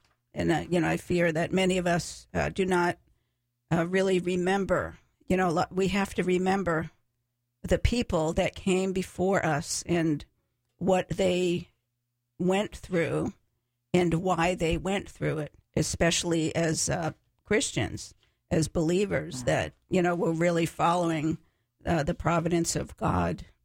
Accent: Massachusetts, United States; And I grew up in Massachusetts, where we were surrounded by all of this history

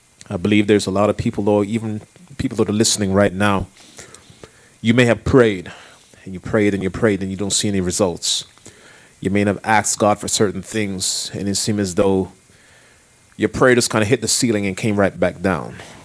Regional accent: Jamaica; pray for your I was about to say prime minister because I'm from Jamaica, but it's pray for your president.

